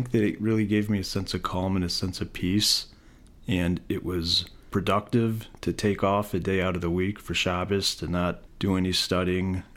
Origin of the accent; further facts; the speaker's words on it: Detroit, Michigan, United States; born there; I was born in the Metro Detroit area in Michigan.